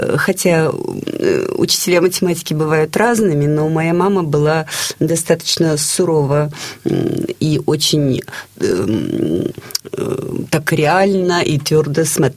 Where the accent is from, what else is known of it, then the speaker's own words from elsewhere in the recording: Far East, Russia; Я дальневосточница